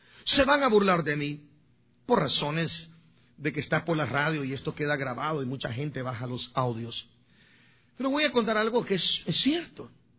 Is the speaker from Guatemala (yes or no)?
yes; Guatemala; En mi país, allá buscaban cementerios en Guatemala.